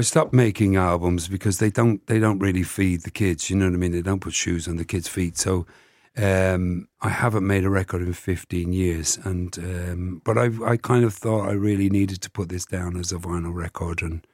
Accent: London, United Kingdom; because I grew up in South London.

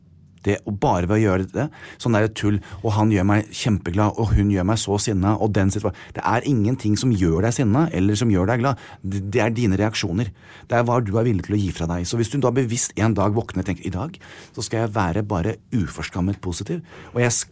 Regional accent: United States; Norwegian is a second language; now in Norway; Jeg kommer fra USA

